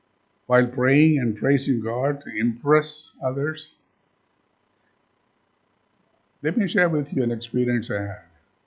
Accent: India; first language Malayalam; So since Malayalam is my mother tongue, I felt comfortable.

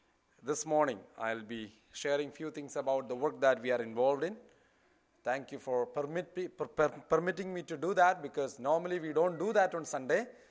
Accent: India; English is a second language; Please forgive me and bear with my accent. So we are going to learn something about our country.

